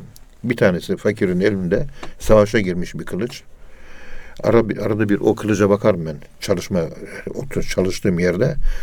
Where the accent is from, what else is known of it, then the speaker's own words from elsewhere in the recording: Ankara, Turkey; Bizim sülale, biz Ankara'nın yerlisiyiz. İşte bize o zaman eskiden cebeciler, yani silah üretimi ile meşgul olurmuşuz.